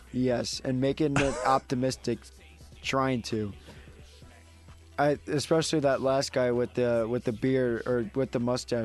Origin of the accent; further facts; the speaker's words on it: Chicago, Illinois, United States; I mean, growing up in South Chicago, White Sox.